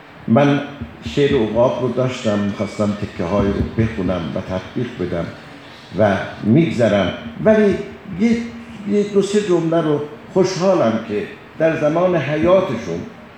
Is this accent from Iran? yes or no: yes; Tabriz, East Azerbaijan, Iran; وقتی میفهمیدم من از تبریزم،